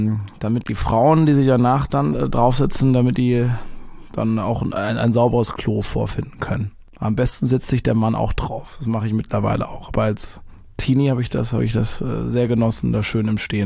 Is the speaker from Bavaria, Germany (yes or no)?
no; Baden-Württemberg, Germany; accent: Baden; now in Berlin, Germany; Vor allem so vor 10 Jahren habe ich noch mit einem ganz krassen badischen Akzent geplappert. Ich komme ja aus dem Badenerlände, das ist hier so 750 Kilometer von Berlin weg.